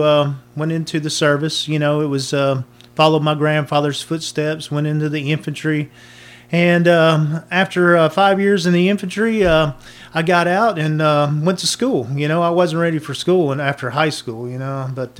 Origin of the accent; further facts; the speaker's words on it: Alabama, United States; also born or lived in Anniston; now in Moody, United States; I was actually born into poverty in Anniston, Alabama. I was given up for adoption, and I was raised out in Winston County after I was adopted.